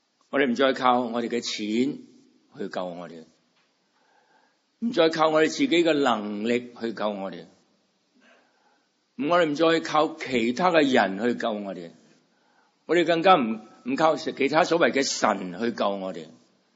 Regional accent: China; 好像你相信有个孙中山先生，我们中国人，你相信有个孙中山先生，跟你的生活没什么影响

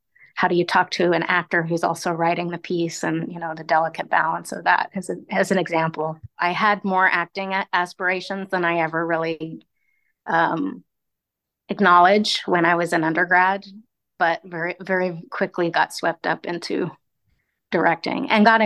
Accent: Denver, Colorado, United States; I'm from Colorado, Denver, born and raised

